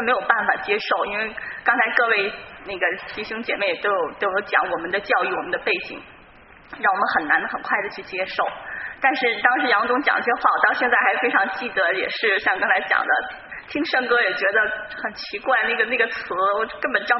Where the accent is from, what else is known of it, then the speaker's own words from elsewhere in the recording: Beijing, China; now in Bay Area, United States; 那我也是从大陆来的，从北京来的。那在湾区就是前后加起来也住了有11年的时间。